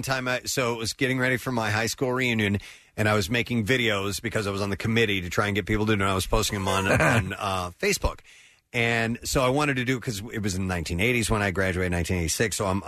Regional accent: Tennessee, United States; born there; accent: southern; also born or lived in South Carolina / Midwest; I had a southern accent as a kid because I was born in Tennessee. I lived in South Carolina for a little while, but living in the Midwest kind of washed that out

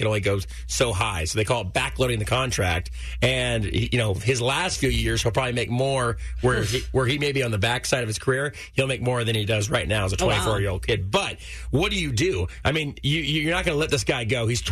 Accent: California, United States; I'm an Angels fan just because that's where I grew up. That was my hometown team.

